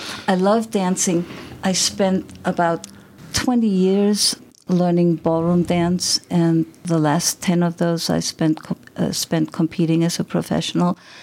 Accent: Nuremberg, Bavaria, Germany; It was tough because I grew up, you know, it was a fairy tale city, and I lived close to the castle

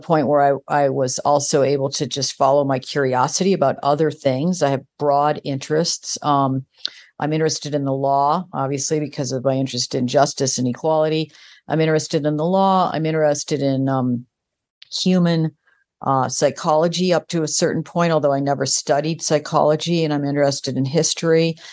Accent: Midwest, United States; Well, I got my start in Springfield, Illinois. I'm a Midwesterner.

